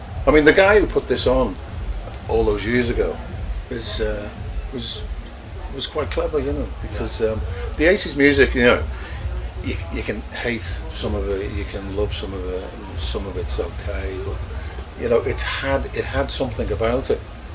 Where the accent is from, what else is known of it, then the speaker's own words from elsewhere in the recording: Liverpool, North West England, United Kingdom; Yeah, we're all from Liverpool. Yeah.